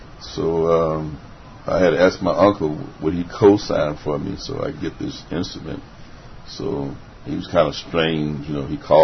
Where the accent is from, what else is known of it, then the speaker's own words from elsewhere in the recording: Little Rock, Arkansas, United States; they called me … because I was from Little Rock.